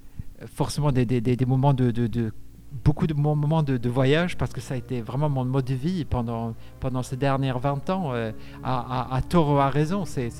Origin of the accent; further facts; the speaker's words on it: Sweden; French is a second language; Moi, j'ai grandi en Suède, très proche à la nature.